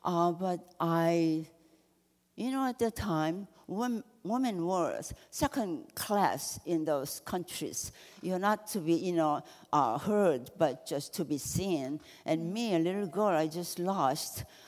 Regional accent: South Korea; I'm from Korea. At the time I was born, our country was occupied by Japan since 1910.

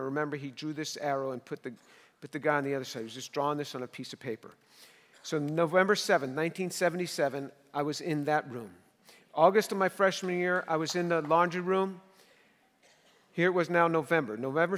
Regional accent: New York City, New York, United States; I'm a kid from New York City.

